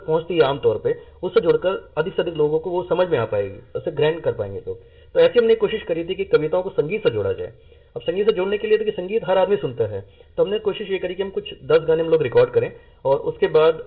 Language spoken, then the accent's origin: Hindi; Delhi, India; also born or lived in Kochi, Kerala; मैं मूल रूप से केरला से बिलोंग करता हूँ, और केरला के एक कोच्चि में एक छोटा सा गाँव है, वहाँ से मैं बिलोंग करता हूँ। तो अब ये 4 साल की उम्र में दिल्ली आ गया था, और तब से दिल्ली में ही हूँ